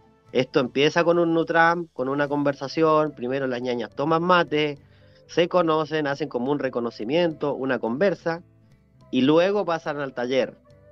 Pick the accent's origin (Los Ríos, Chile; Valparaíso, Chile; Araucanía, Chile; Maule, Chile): Araucanía, Chile; Curarrehue; Y por eso me vine y ahora estoy armando mi propio restaurante acá en Curarrehue